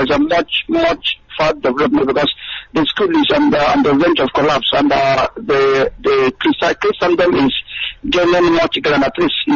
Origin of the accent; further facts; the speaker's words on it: Imo, Nigeria; now in Doha, Qatar; I'm calling from Qatar, Doha. … from Imo State.